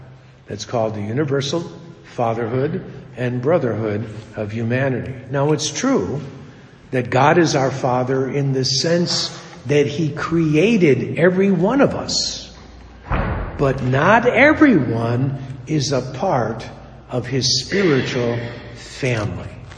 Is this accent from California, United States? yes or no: no; Chicago, Illinois, United States; because I'm from Chicago. We don't speak English. It's something else we created.